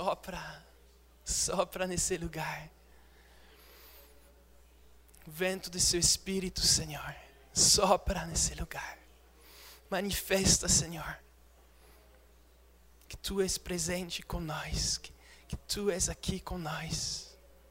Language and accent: Portuguese; Switzerland; Portuguese is a second language; eu sou da Suíça, então meu português é aquele suíço.